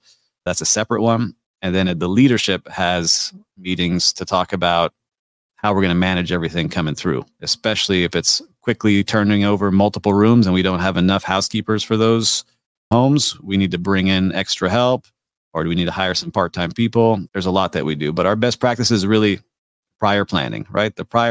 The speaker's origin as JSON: {"language": "English", "town": "Miami", "region": "Florida", "country": "United States", "tie": "born or raised there", "said": "All right, Layla from my hometown in Miami."}